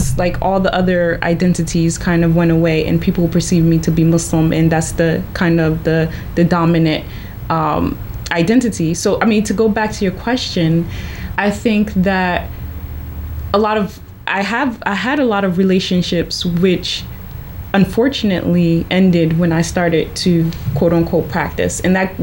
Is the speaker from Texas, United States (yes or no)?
no; Philadelphia, Pennsylvania, United States; born there; Right, I was born here. Okay. I was born in Philly.